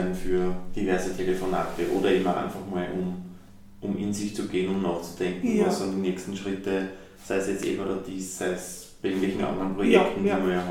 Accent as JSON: {"language": "German", "region": "Lower Austria", "country": "Austria", "said": "Nein, also ich bin eben Niederösterreicher und arbeite auch in Niederösterreich"}